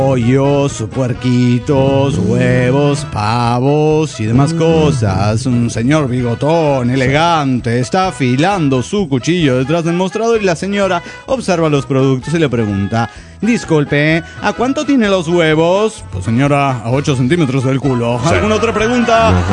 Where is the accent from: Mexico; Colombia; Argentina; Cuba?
Mexico; Ensenada, Baja California; de Ensenada, Baja Califas, México.